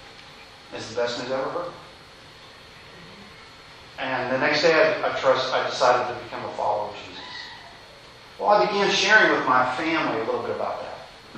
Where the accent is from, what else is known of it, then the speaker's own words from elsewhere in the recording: Louisville, Kentucky, United States; I grew up in Louisville, Kentucky, one of the pieces of the Bible Belt.